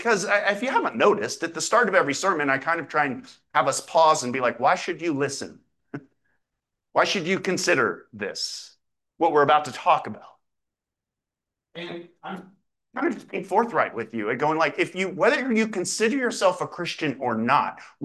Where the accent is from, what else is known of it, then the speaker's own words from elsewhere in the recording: Ohio, United States; but I was from Ohio. And so heavy metal was like the rage.